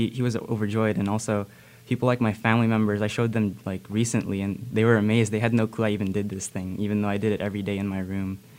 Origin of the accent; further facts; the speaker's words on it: Philippines; also born or lived in Kodiak Island, Alaska, United States; I'm straight up Filipino, no mix. And I was bullied, and that got me to where I am now. But I was born in Kodiak Island, Alaska, and I was raised for maybe a third of my life in the Philippines, so I can also speak my native tongue.